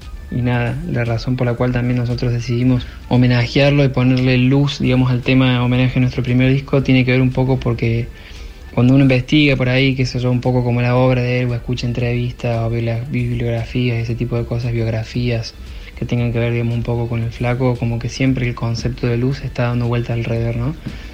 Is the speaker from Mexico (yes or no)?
no; Córdoba, Argentina; de Valdés, acá de Córdoba capital.